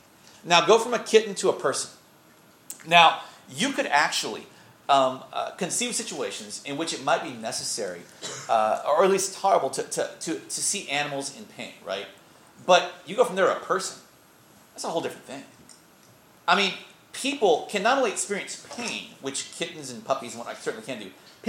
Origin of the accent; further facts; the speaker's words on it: Louisiana, United States; I'm a Cajun, man.